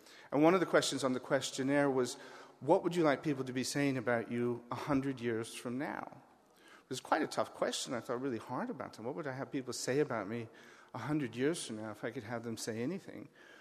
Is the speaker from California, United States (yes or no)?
no; Iowa, United States; It's a book about growing up in Iowa in the 50s, and I've always felt that I was really, really lucky to get to grow up in the middle of the country, in the middle of the 20th century